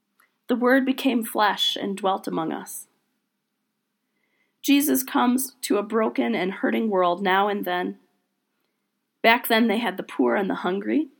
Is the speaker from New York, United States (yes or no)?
no; Grand Rapids, Michigan, United States; I was born in Grand Rapids, Michigan. I lived in that city as a child and again in my 20s. My mom's side of the family is from West Michigan.